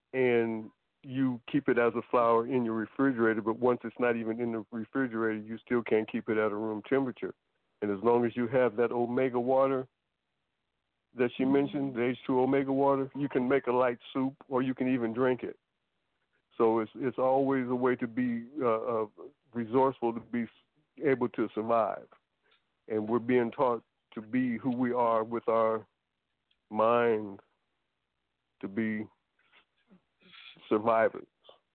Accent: Denver, Colorado, United States; I was actually born and raised in Denver, Colorado.

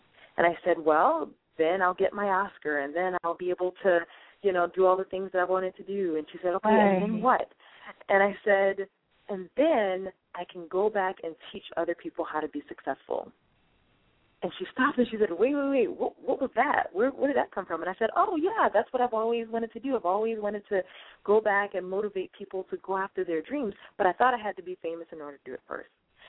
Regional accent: the South, United States; now in Los Angeles, United States; And I'm originally from the South, And I had these big dreams

